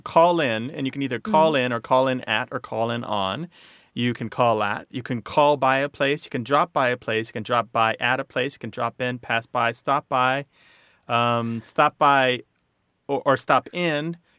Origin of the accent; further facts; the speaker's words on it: Midwest, United States; This is, I grew up with this in the Midwest.